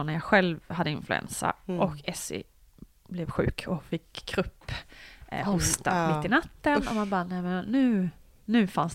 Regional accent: Småland, Sweden; now in Stockholm, Sweden; Jag är i grunden en smålänning som har bott i Stockholm sedan 11 år tillbaka är det väl nu.

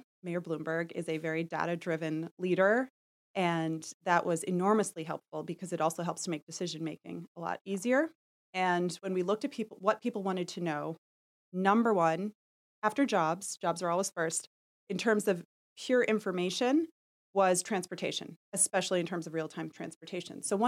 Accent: New York City, New York, United States; I was born in Manhattan. I grew up in Park Slope. I've lived in the city a long time.

